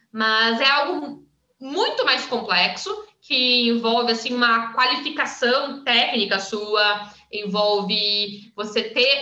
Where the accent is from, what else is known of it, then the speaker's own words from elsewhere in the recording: Rio Grande do Sul, Brazil; Por exemplo, eu sou gaúcha, né, gente?